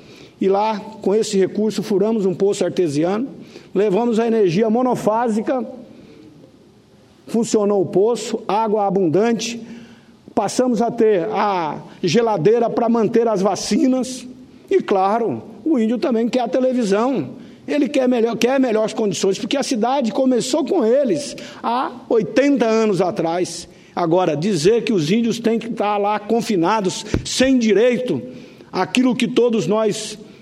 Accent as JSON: {"language": "Portuguese", "region": "Mato Grosso", "country": "Brazil", "said": "lá no meu estado, no Mato Grosso"}